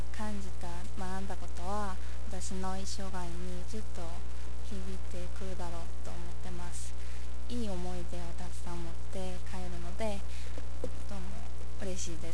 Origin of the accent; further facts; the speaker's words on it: South Korea; Japanese is a second language; 私は立花女子大学韓国から来ました。 I'm from Inwon University Korea。